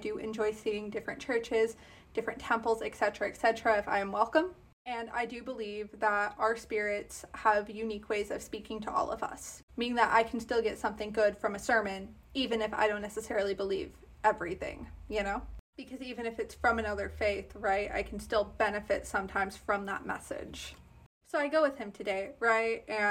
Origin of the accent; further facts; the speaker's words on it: Texas, United States; I've never been to a Southern Baptist church. Despite being Texan, right, my family's Methodist.